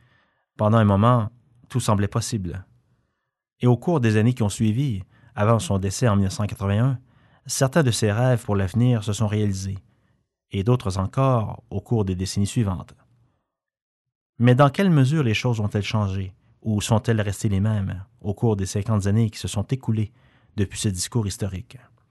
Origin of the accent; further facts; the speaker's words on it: Canada; En tant que Canadienne, je trouve stupéfiant que nous parlions souvent de notre merveilleux pays